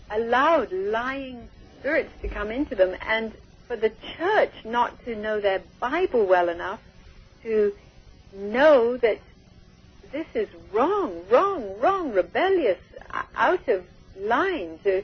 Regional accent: India; I was born and raised in India

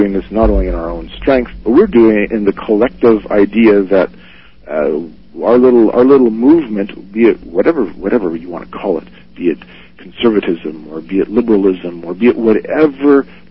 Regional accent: Canada; I'm not even an American. I am in a larger context. I'm a Canadian. My home country is Canada.

